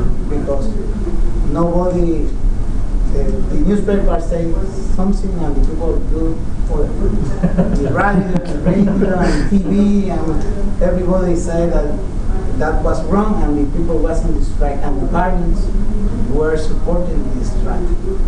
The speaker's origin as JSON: {"language": "English", "country": "Puerto Rico", "said": "I am from Puerto Rico."}